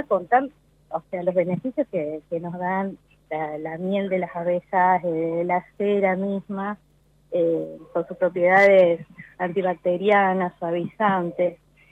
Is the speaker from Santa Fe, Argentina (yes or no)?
no; Altos de Chipión, Córdoba, Argentina; yo soy de Altos de Chipión.